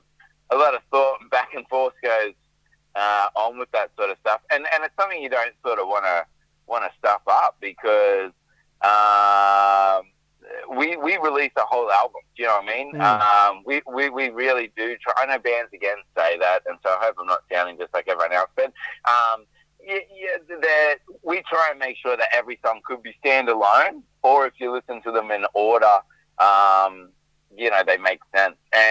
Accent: Queensland, Australia; And we are from Queensland. We're from the Sunshine State.

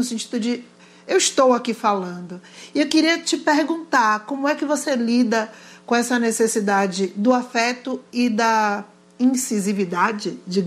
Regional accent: Bahia, Brazil; now in São Paulo, Brazil; hoje, como baiana, morando em São Paulo, eu tenho uma visão completamente diferente do meu chão.

